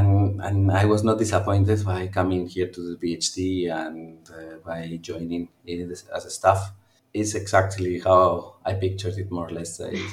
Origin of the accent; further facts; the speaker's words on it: Valencia, Valencian Community, Spain; English is a second language; also born or lived in Cuenca; Actually, we moved to Valencia when I was still very, very young, maybe with 1 year old or something like this.